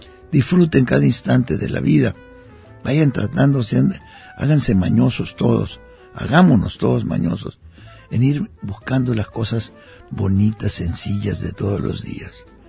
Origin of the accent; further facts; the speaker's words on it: Puerto Vallarta, Jalisco, Mexico; somos vallartenses, orgullosos vallartenses, privilegiados vallartenses de vivir en este paraíso que es nuestra ciudad. Y también somos mexicanos